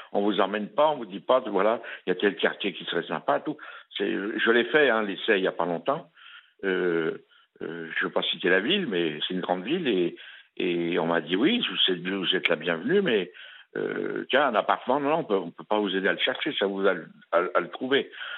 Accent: Paris, Île-de-France, France; Moi, je viens de Paris, je bosse à Paris, donc je connais bien Paris.

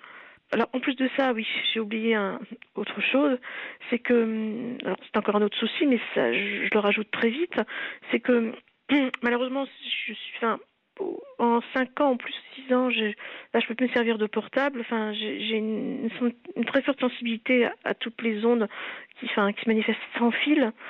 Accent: La Rochelle, Nouvelle-Aquitaine, France; born there; donc moi je suis née à La Rochelle

